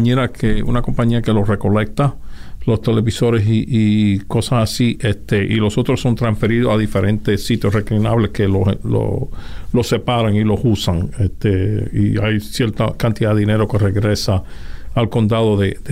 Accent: Ponce, Puerto Rico; also born or lived in Utuado; Vine de Puerto Rico. Uh-huh. Yo nací en Puerto Rico, nací en el pueblo de Utuado. Me crié en Ponce, donde atendí a la Academia Santa María en Ponce. Después me gradué de la Universidad Católica de Ponce

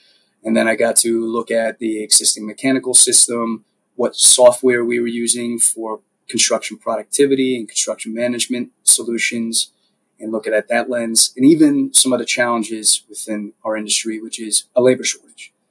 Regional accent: Pennsylvania, United States; Because also growing up in Pennsylvania in a blue collar town, we have seen the repercussions of poor, laborious practices

